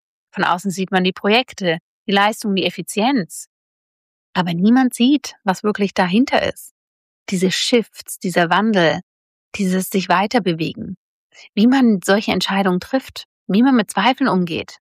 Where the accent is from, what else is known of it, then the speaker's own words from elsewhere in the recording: Bavaria, Germany; ich bin ja in Bayern aufgewachsen